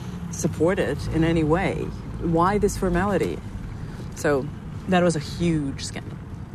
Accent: Russia; English is a second language; You know, I remember when I was whatever, definitely younger than Donnie's now, so maybe 10. I decided to convince my entire class to quit the Young Pioneers organization

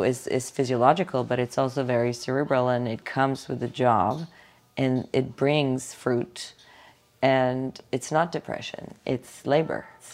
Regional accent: New York, United States; I thought about the situation of being a New Yorker and being an artist.

